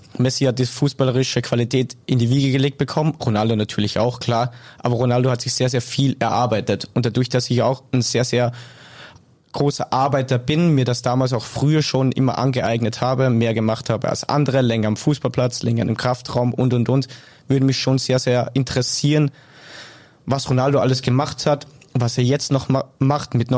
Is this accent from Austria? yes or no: yes; Salzburg, Austria; Also bei mir heißt es kleine Städtchen Saalfelden am Steinenmeer.